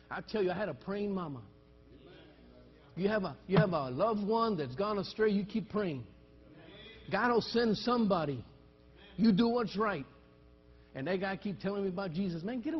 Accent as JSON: {"language": "English", "region": "Texas", "country": "United States", "tie": "born or raised there", "said": "I grew up in the Alazan Apache courts. I played sports there for La Guadalupe Church."}